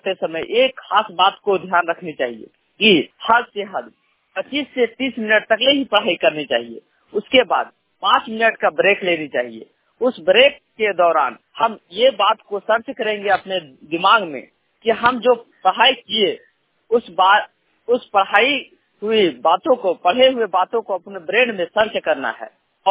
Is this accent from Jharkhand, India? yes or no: yes; Badam, Jharkhand, India; ग्राम post बादम, थाना बड़का गांव, जिला हजारीबाग, राज्य झारखंड का निवासी हूँ।